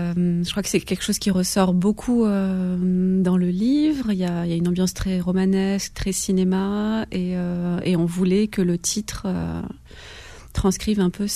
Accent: Algeria; moved away as an adult; now in France; J'ai grandi en Algérie, j'ai grandi en Algérie, je l'ai quittée pour mes études, donc je suis arrivée en France vers 18 ans.

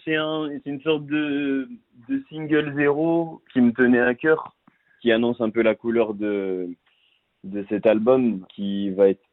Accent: Guinea; C'est un Guinéen, je suis un Guinéen aussi.

